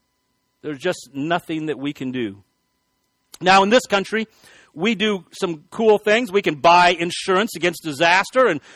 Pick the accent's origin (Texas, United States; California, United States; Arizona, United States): Texas, United States; I'm from West Texas. We have driving winds.